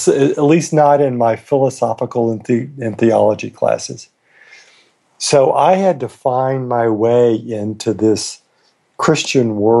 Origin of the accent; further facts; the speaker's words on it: Birmingham, Alabama, United States; So, and I grew up in Birmingham, Alabama, in the difficult days of Birmingham in the 1950s and the early 1960s.